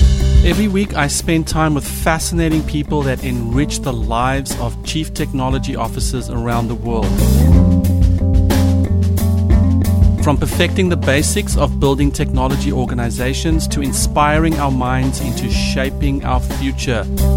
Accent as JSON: {"language": "English", "country": "South Africa", "moved": "yes", "lives_now": "United States", "said": "Him and I geek out on being immigrants in the United States. He's Algerian. I'm South African."}